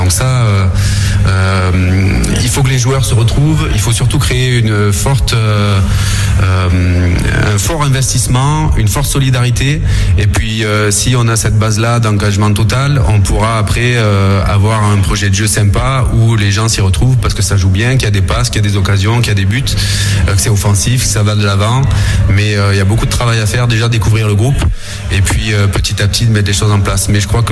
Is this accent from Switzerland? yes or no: no; Martigues, Provence-Alpes-Côte d'Azur, France; toute ma famille est toujours là-bas. Voilà, donc je suis de Martigues